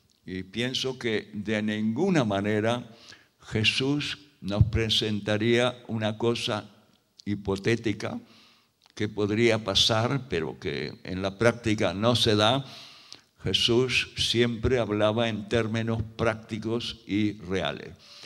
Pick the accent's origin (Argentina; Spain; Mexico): Argentina; born there; Sabéis que nací en la Argentina y al diccionario a veces hablando mal y pronto lo llamamos el mataburros